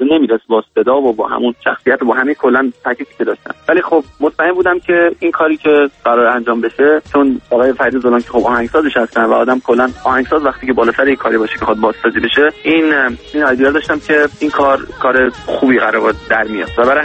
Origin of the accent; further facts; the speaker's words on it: Sweden; also born or lived in Iran; من ایران خیلی وقت پیش بچگی که بودم زندگی کردم. من در سوئد به قول معروف بزرگ شدم، ولی خب ایران که بودم فکر کنم 13-14 سالم بود که خارج شدم و دیگه برنگشتم.